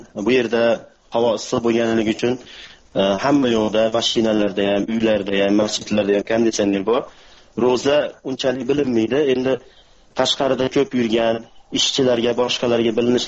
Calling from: Saudi Arabia; Men Saudiya Arabistonidan.

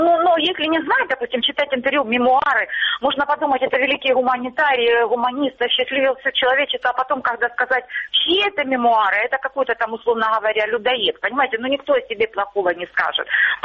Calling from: Luhansk Oblast, Ukraine; Луганщина

